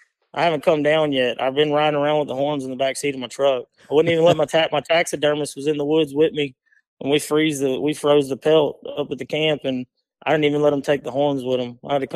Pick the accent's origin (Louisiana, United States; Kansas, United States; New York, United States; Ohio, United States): Louisiana, United States; Lake Charles; now in New Orleans, United States; Man, I'm from Lake Charles, Louisiana. Lived there my whole life. Recently, about 6 months ago, currently moved to New Orleans.